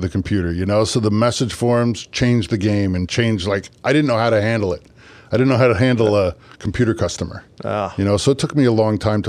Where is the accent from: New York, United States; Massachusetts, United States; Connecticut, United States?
New York, United States; So I'm from New York.